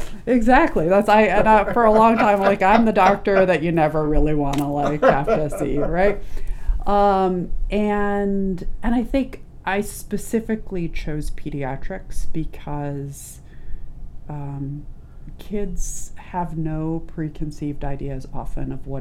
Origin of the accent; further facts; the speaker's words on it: Fort Wayne, Indiana, United States; I'm from Indiana, grew up in Indiana, actually grew up in Fort Wayne, and left after high school, went to college in upstate New York